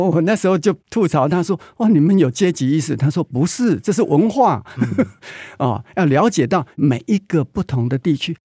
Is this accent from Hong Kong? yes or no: no; Keelung, Taiwan; now in Tainan, Taiwan; 其实我在台南居住的时间比我的故乡基隆多了两三倍了，因为我在台南大概住了快40年。